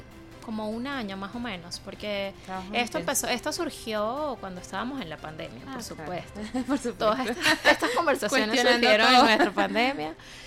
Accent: Venezuela; Porque como venezolanos, como venezolanas, solemos estar arraigados en el catolicismo.

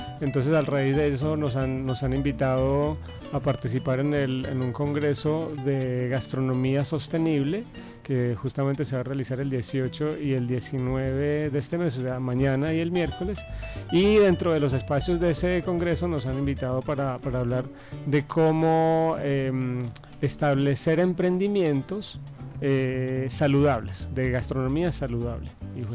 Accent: Colombia; yo soy de Colombia

